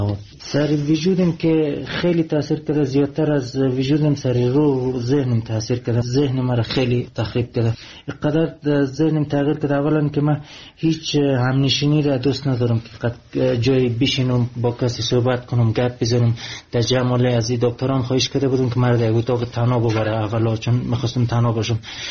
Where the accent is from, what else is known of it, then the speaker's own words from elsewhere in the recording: Afghanistan; also born or lived in Iran; میدید که من افغانی هستم